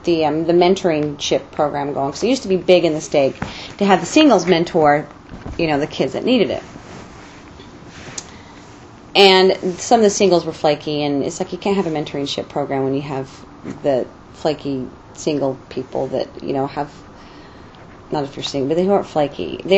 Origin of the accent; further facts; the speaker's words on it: Bountiful, Utah, United States; I'm from Bountiful, Utah, which is about 15 minutes north of Salt Lake.